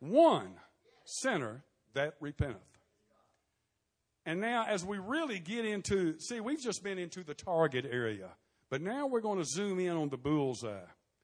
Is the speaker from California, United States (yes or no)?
no; Wilson, North Carolina, United States; I remember as a little boy growing up on Winoka Road here in Wilson